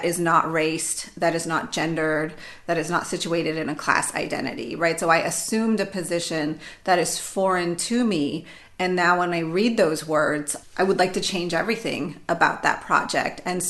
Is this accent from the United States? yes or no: no; Pakistan; my position as a Pakistani Muslim woman, I can only ever speak for myself.